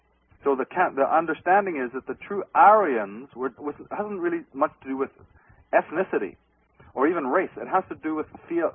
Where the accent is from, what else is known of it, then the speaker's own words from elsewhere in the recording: Ireland; because I'm Irish and I'm fully aware, unlike most Irish people, of who has desecrated that country in ages past.